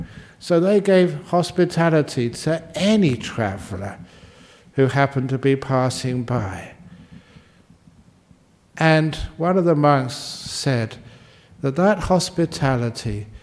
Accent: London, United Kingdom; the place where I grew up in London

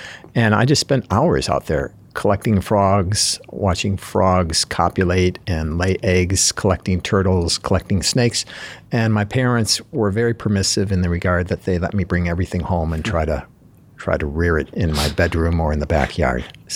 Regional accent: Illinois, United States; So I grew up in Northern Illinois, and I referred to myself as a free-range kid. When I was seven, my family moved to the country

